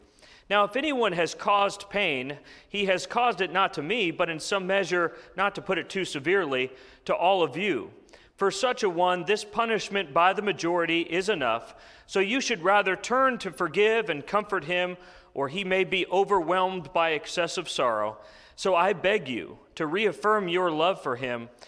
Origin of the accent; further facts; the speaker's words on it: Phoenix, Arizona, United States; I am originally from Phoenix, Arizona, and that's where Ryan and I got to be friends.